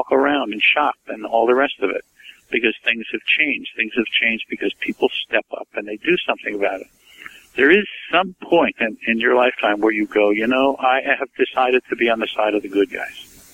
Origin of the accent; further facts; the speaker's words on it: Brooklyn, New York, United States; I grew up in Coney Island and other places in Brooklyn where we had gangs roaming the street all the time